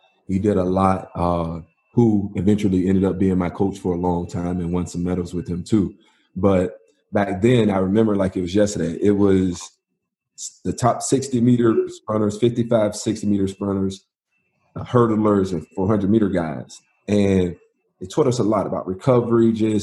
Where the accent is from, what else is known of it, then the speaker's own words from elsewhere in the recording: Portsmouth, Virginia, United States; And then I'm from Portsmouth. So right here in Norfolk, I met the coach